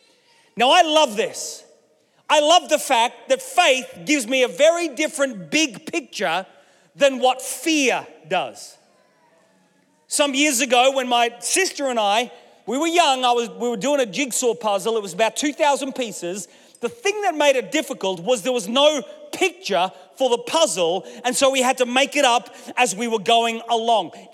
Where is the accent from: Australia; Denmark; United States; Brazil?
Australia; growing up in Australia, there were things that we needed antidotes for.